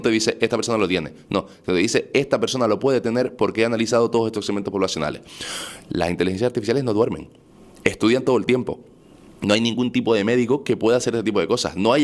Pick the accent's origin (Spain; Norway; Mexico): Spain; Canary Islands; sabe que soy un chico canario, tinerfeño, empresario, de 31 años.